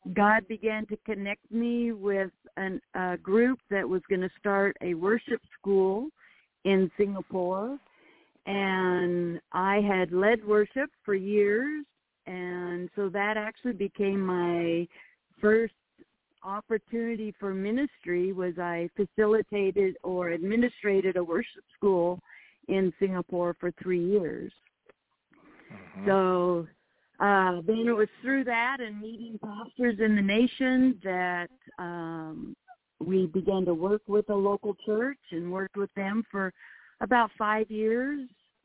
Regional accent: Utah, United States; moved away; also born or lived in Tulsa, Oklahoma; so growing up in Utah, I actually moved to Tulsa, Oklahoma in 1982.

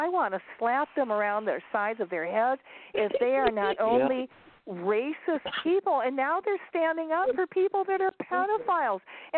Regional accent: Michigan, United States; accent: Michigan; My Michigan accent comes out every now and then.

